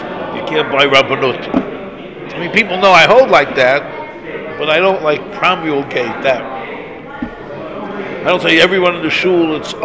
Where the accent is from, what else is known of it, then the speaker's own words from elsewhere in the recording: United States; now in Israel; I'm coming from America, man. I never heard of not being able to buy oranges 365 days a year.